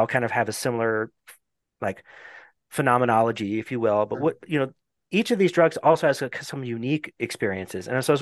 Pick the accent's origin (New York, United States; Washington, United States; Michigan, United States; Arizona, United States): Arizona, United States; Phoenix; I'm from Phoenix, Arizona. And so meth was a big deal.